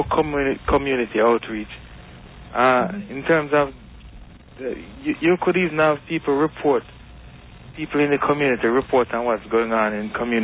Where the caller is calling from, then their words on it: Bronx, New York, United States; Yeah, I'm calling from the Bronx.